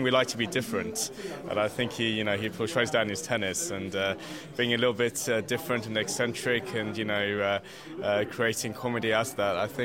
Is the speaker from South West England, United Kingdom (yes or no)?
no; London, United Kingdom; I used to label myself as a little Iranian arms dealer, you know, because, the Iran-Iraq war was going on, and I was brought up in North London